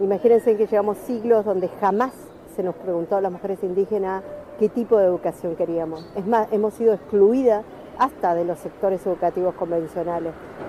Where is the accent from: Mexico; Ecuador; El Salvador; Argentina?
Argentina; Patagonia; Vengo de la Puebla Wilimapu, del sur de la Patagonia, bajo administración argentina. Me encuentro andando otras tierras para pedir solidaridad.